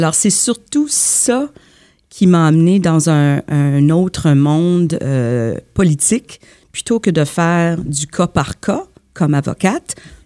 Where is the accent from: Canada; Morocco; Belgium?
Canada; Montreal, Quebec; also born or lived in Ottawa; Mais moi, je suis née à Montréal d'un père de Trinidad et Tobago, d'une mère franco-manitobaine, un couple super courageux, un homme noir, anglophone, une femme blanche